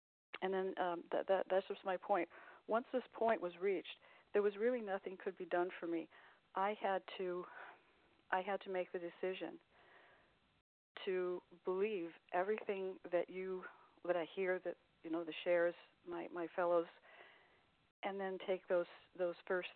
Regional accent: California, United States; I'm from California.

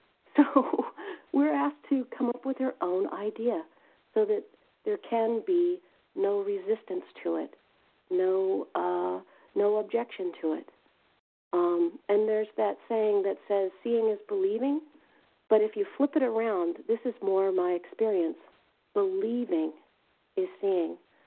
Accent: Virginia, United States; from Virginia, compulsive overeater recovered.

